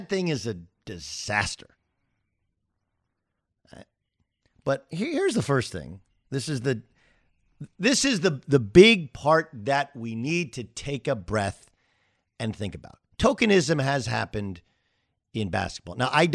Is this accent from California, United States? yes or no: yes; California, United States; I'm from Southern California. They don't have to fly me in.